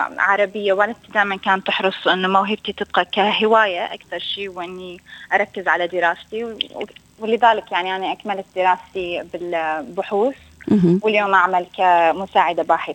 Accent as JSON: {"language": "Arabic", "country": "Sweden", "tie": "born or raised there", "moved": "yes", "lives_now": "Australia", "said": "So أنا عمري 25 سنة، ولدت ونشأت بالسويد"}